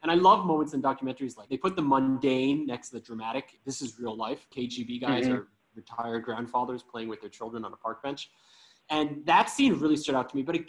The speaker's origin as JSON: {"language": "English", "region": "Minnesota", "country": "United States", "said": "I'm not a huge hockey fan, even though I'm from Minnesota."}